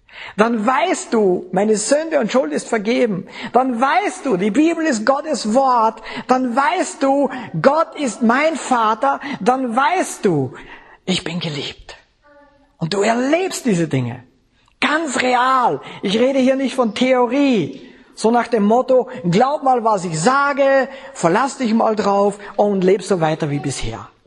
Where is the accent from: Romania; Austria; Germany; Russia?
Austria; Upper Austria; ich bin in der Nähe von Linz aufgewachsen. Linz war 20 Kilometer weg von mir.